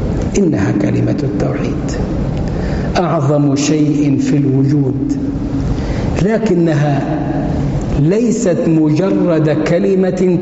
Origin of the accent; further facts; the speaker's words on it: Egypt; حتى لو واحد عمل فيها أبو العريف عندنا في مصر يعني،